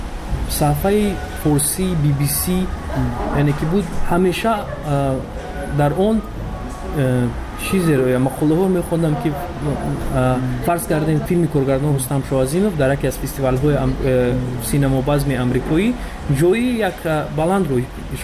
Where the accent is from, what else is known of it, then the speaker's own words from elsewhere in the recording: Tajikistan; چون که در بیرون از مرز تاجیکستان موسیقی ما رو نزدیکتر میکند با وطنمون